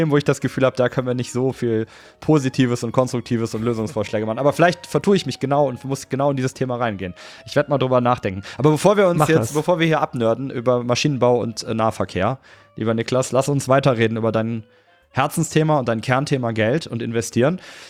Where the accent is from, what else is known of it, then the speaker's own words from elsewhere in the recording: Cologne, North Rhine-Westphalia, Germany; Ich bin ursprünglich Kölner